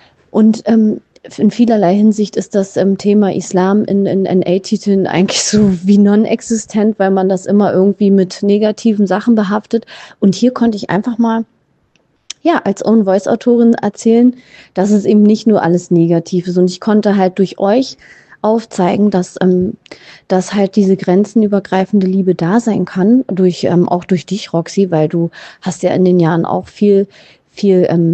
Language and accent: German; Berlin, Germany; ich bin ja schon fast 42 und ich bin ja in Berlin groß geworden. Ich bin Berlinerin und ich bin halt multikulturell aufgewachsen. Mein Mann ist Türke. Ich habe selber mehrere Backgrounds in mir.